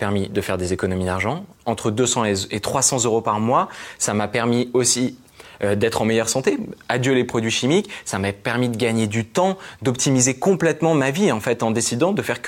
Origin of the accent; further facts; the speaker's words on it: Paris, Île-de-France, France; Moi, je suis parisien, j'avais un travail normal, un salaire normal